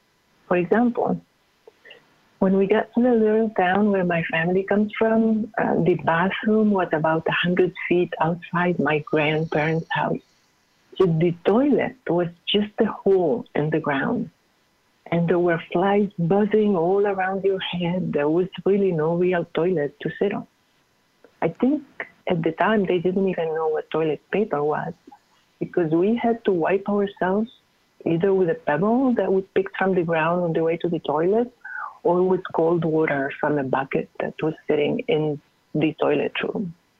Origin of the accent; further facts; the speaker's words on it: Venezuela; I was born and raised in Venezuela to a Syrian immigrant family.